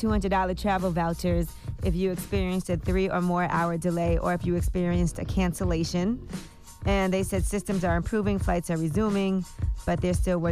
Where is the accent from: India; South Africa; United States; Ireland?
United States; Brooklyn, New York; I told you should have named the baby Flatbush because I'm from Flatbush in Brooklyn.